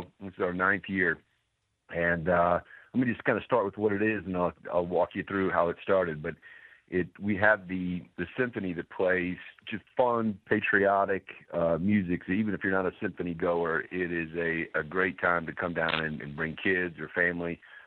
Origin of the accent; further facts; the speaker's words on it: Pensacola, Florida, United States; And we grew up in Pensacola, and we just never had a Navy Marine Corps presence at our 4th of July.